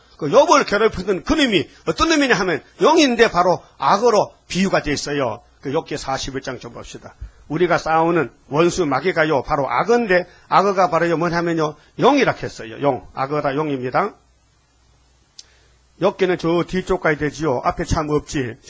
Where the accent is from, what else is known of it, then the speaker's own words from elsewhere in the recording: Gyeongsang, South Korea; 난 경상도에서 왔다니까요.